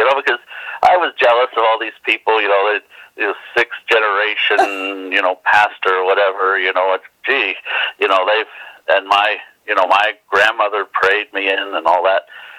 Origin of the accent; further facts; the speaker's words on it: Louisiana, United States; Well, it was I'm originally from Louisiana, and my father, he's just passed in the last couple of years